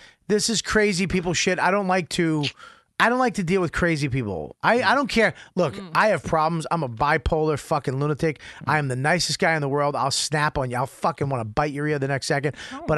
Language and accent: English; Boston, Massachusetts, United States; But I'm from Boston